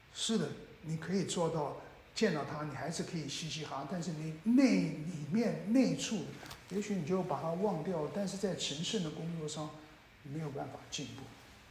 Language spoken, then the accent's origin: Chinese; China; 特别是我们中国人有很多这方面的教导